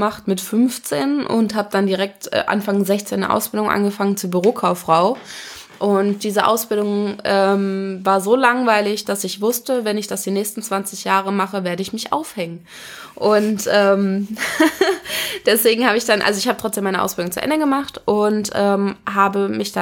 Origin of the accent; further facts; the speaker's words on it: Wolfhagen, Hesse, Germany; Geboren bin ich in Wolfhagen. Das ist ein ganz kleines Dorf in der Nähe von Kassel, falls das irgendjemand was sagt. Und dann habe ich, glaube ich, bis ich 14 war oder sowas in der Nähe, also außerhalb mäßig von Kassel gewohnt. Und mit 15 bin ich nach Kassel gezogen